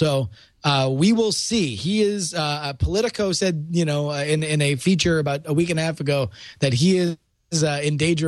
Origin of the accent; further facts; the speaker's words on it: Florida, United States; I grew up in Broward County, Florida. Palm Beach was where the majority of the hanging chads and stuff like that were.